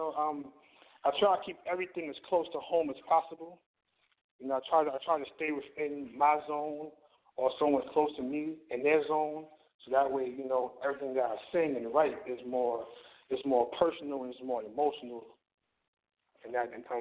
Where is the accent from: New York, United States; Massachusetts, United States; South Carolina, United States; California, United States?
New York, United States; I mean, growing up in New York, you know, there's a whole lot of things you come across and you experience and learn your day-to-day as a young man in New York.